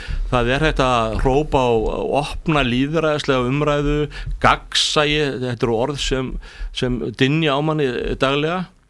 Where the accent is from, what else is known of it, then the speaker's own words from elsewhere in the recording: Kópavogur, Capital Region, Iceland; ég er gamall pönkar úr Kópavoginum líka, sko